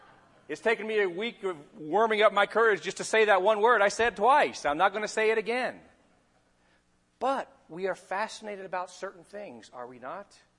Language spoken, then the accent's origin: English; Bible Belt, United States; as I was raised kind of in the Bible Belt